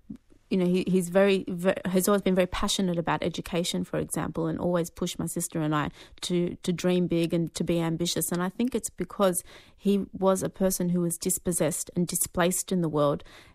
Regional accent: Australia; You know, I had never appreciated that growing up in Australia with him, and you know, I'd always seen him as a Palestinian

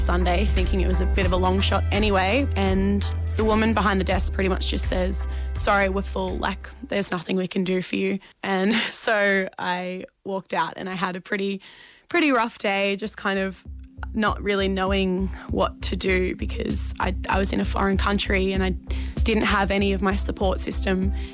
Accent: Sydney, New South Wales, Australia; I'm from Sydney, and I have an overseas travel STI scare story.

